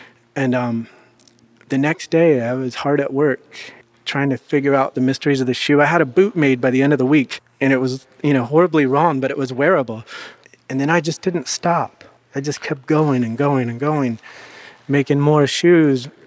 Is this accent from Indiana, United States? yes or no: yes; Kokomo, Indiana, United States; Kokomo, Indiana. We had steel mills and auto factories and sort of a lot of factories.